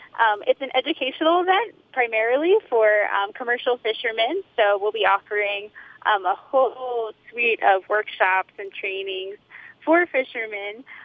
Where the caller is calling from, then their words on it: Santa Fe, New Mexico, United States; Yeah, I'm calling in from Santa Fe, New Mexico. It is morning.